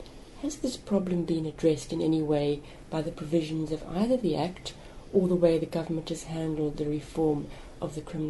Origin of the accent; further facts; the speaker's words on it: South Africa; I'm South African.